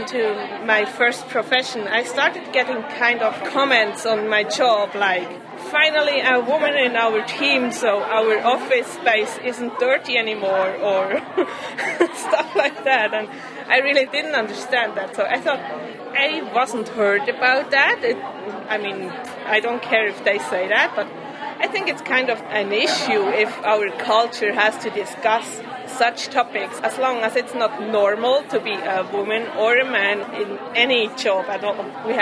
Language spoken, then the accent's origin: English; Bern, Switzerland; and I'm from Bern